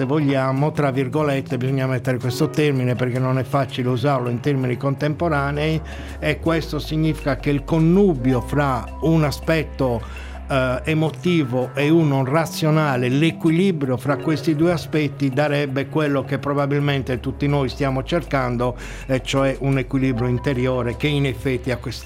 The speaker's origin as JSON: {"language": "Italian", "country": "France", "tie": "born or raised there", "said": "Già avevo passato la mia infanzia in Francia e di conseguenza quando sono tornato qua è stato un pochino come riscoprire l'isola"}